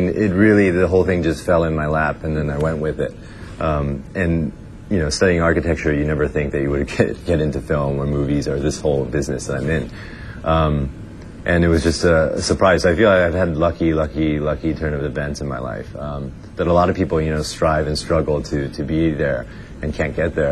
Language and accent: English; San Francisco, California, United States; I felt growing up in San Francisco, there's a huge Chinese community there, and a lot of my friends growing up in high school, all that, were also Chinese.